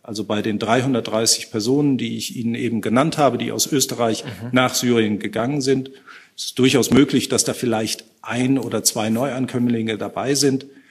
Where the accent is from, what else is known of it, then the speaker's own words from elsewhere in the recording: North Rhine-Westphalia, Germany; Ich will eins nennen aus meinem Heimatbundesland, aus Nordrhein-Westfalen.